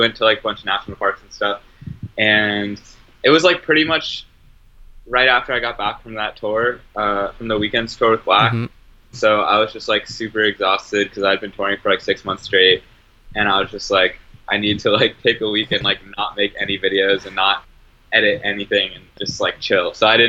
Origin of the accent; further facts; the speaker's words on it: Boston, Massachusetts, United States; Yeah, I'm from Boston. So I was just like shooting shows like that. And then I moved out